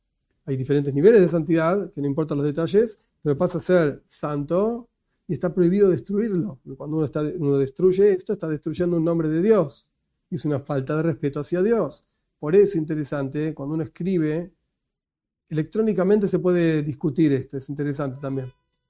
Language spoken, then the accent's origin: Spanish; Argentina; A pesar de que soy argentino